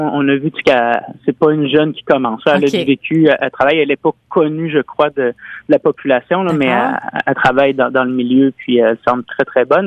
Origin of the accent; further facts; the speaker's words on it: Charny, Quebec, Canada; Moi, on vient de Charny.